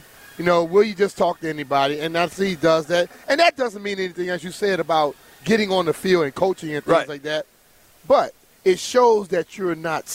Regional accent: Louisiana, United States; I'm from Louisiana, and guess what? This is what I remember growing up on.

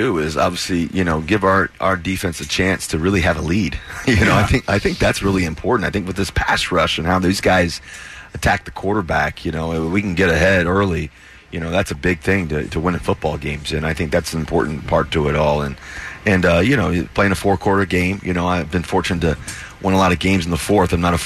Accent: Cincinnati, Ohio, United States; I grew up. I was born in Cincinnati, Ohio, 1988.

